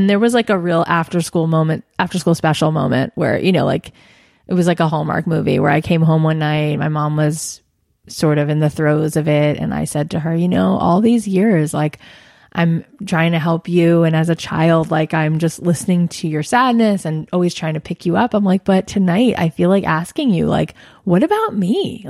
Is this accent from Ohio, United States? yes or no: no; Boca Raton, Florida, United States; We're talking like Boca Raton where people go to retire.